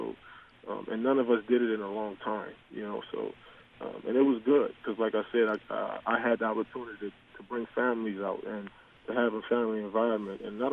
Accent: New Orleans, Louisiana, United States; But, you know, growing up in New Orleans, man, you know, we played a lot of pitch-up tackle, and we played a lot of kickball, you know.

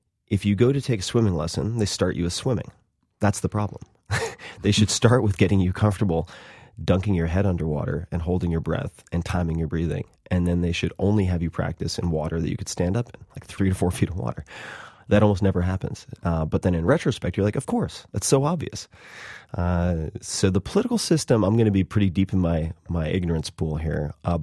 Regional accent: Long Island, New York, United States; And I grew up on Long Island. How embarrassing is that?

